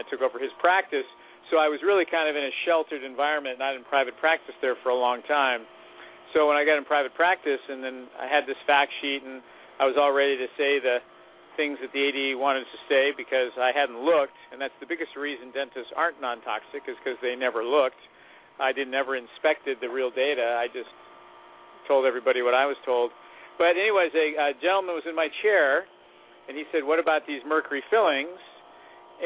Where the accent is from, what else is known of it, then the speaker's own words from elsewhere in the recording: Walnut Creek, California, United States; Well, what year? I grew up in Walnut Creek.